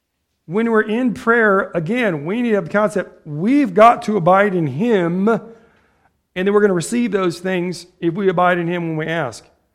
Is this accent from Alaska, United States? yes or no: no; Ottumwa, Iowa, United States; I'm from Tomwa, and right up the road is Mount Pleasant, and right up the road is Fairfield.